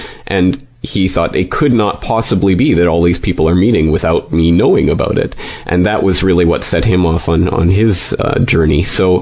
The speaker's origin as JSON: {"language": "English", "country": "Canada", "said": "I'm a Canadian, obviously."}